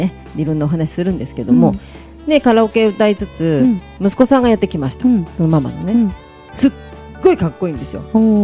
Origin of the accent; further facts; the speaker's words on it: Matsudo, Chiba, Japan; 松戸の子でね、しかも一中出身なんで、